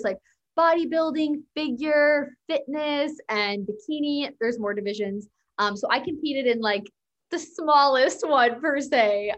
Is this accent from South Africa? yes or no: no; Chicago, Illinois, United States; I'm from Chicago, Illinois.